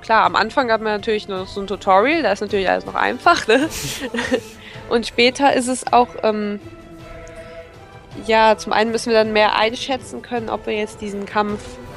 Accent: Germany; Als Deutscher erkennt man einige Sachen wieder, die da genannt werden.

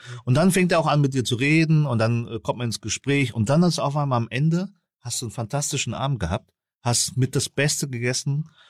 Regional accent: South Vietnam, Vietnam

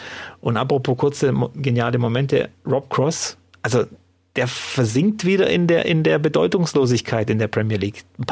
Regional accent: Cologne, North Rhine-Westphalia, Germany; Darf man als Kölner den Leverkusenern zur Meisterschaft gratulieren?

